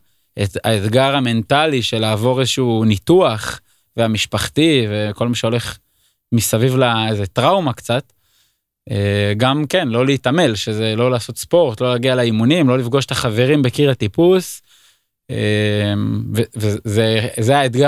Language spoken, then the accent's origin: Hebrew; Haifa, Haifa District, Israel; born there; אני נולדתי בחיפה.